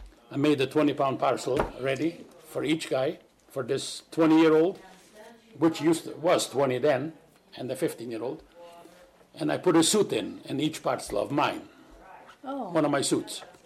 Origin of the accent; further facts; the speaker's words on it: Canada; I told her in Polish, I said, I am from Canada.